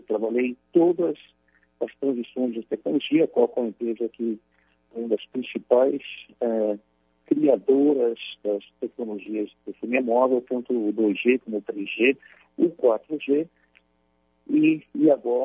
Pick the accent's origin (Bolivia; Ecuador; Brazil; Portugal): Brazil; Campinas, São Paulo; Eu sou nascido, criado aqui em Campinas